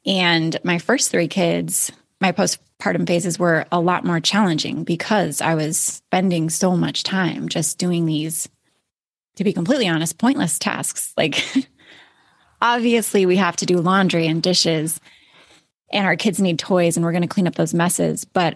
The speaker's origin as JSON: {"language": "English", "region": "Alaska", "country": "United States", "tie": "born or raised there", "moved": "as an adult", "lives_now": "Florida, United States", "said": "I was actually born and raised in Alaska. And so was my husband. And in 2013, we decided that we were going to move to Florida"}